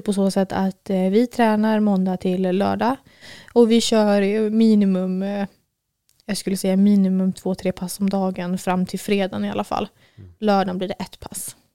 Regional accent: Västerås, Västmanland County, Sweden; also born or lived in Arboga; jag är från Västerås ursprungligen. Bodde i Arboga tills jag var 5, men sen flyttade vi till Västerås.

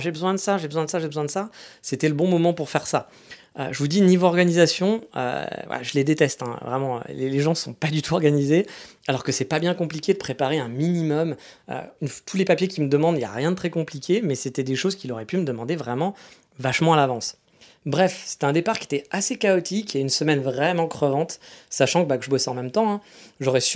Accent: France; chez nous en France

